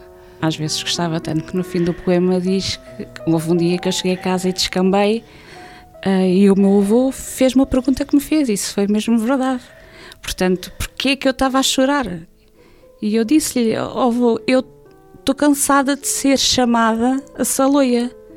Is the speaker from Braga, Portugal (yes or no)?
no; São Julião do Tojal, Lisbon, Portugal; Tujaleirinha de gema, saloia de gema. Nasci há 52 anos e moro em São Julião do Tejal desde então.